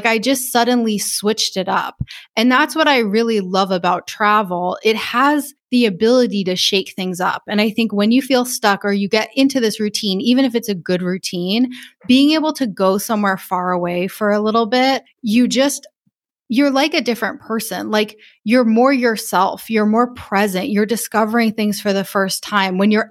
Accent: Rhode Island, United States; because I grew up in Rhode Island. I went to college in Rhode Island. Like, I just stayed in Rhode Island.

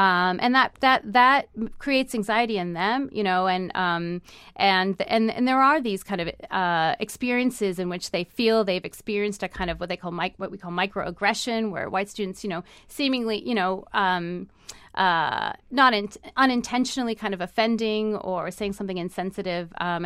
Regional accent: United States; also born or lived in United Kingdom; One is that I was based in the UK. I was on the faculty at the University of London at the time. I'm from the United States.

